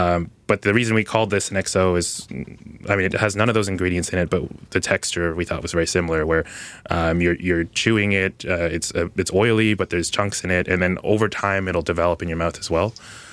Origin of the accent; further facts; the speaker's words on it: Toronto, Ontario, Canada; No, I'm from Toronto proper.